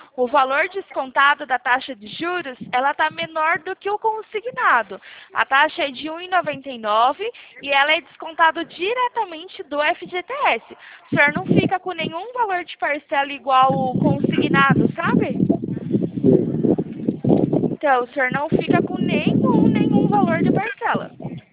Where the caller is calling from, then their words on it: Itapetininga, São Paulo, Brazil; Eu sou aqui de Itapetininga